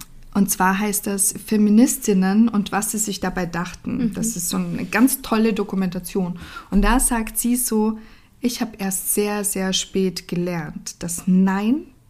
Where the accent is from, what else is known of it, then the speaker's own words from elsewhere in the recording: Austria; ich bin ja Österreicherin